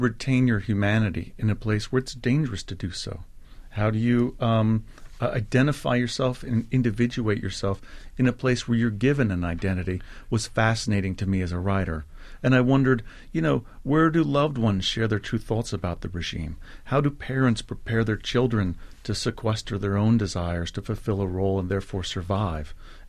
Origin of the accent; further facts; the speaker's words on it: United States; As an American, it used to be impossible to go, and then it was very difficult.